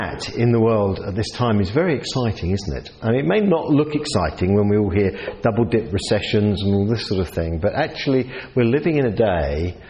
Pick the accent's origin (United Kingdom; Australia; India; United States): United Kingdom; Southend-on-Sea, East of England; accent: Southend; As you can tell, I'm not a New Zealander by my accent. I've got a South End accent. Well, it was a pre-1960s South End accent. It changed after that.